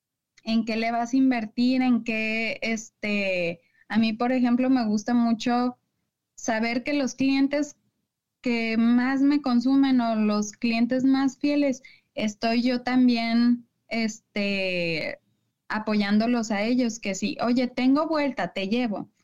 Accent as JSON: {"language": "Spanish", "town": "Tlaquepaque", "region": "Jalisco", "country": "Mexico", "said": "de donde yo soy, de Tlaquepaque, las salsas martajadas o las salsas frescas son como lo más común"}